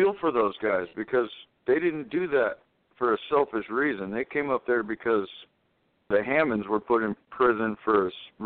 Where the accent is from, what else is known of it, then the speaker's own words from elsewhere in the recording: Washington, United States; I'm from up in Washington.